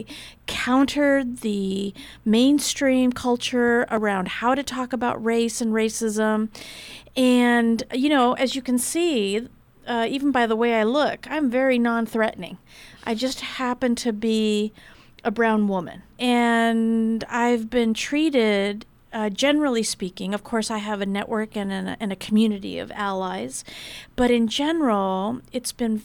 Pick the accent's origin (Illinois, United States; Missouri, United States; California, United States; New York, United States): California, United States; San Francisco; I'm originally from San Francisco, grew up there, was very fortunate in that I was always surrounded by people of color, communities of color